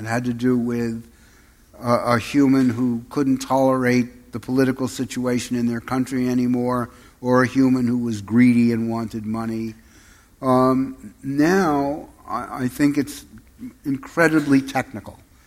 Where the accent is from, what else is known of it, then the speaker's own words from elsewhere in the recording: Manhattan, New York, United States; I was born and raised in Manhattan, which is now to me a horror.